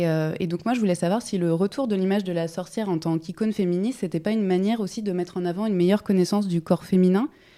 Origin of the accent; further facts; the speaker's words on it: Orléans, Centre-Val de Loire, France; je viens d'Orléans.